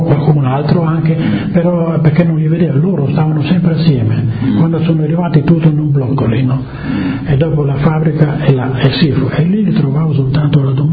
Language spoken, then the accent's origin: Italian; Friuli-Venezia Giulia, Italy; now in Germany; Praticamente qui sono tedesco e là sono italiano, ora friulano, ecco.